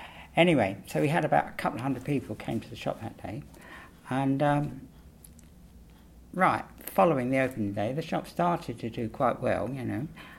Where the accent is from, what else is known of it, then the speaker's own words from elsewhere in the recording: Castle Donington, East Midlands, United Kingdom; born there; Right, 30th of the 7th, 1943, and I was born in Castle Donington in, I think it's in Leicestershire, but it might be in Derbyshire. I'm not too sure.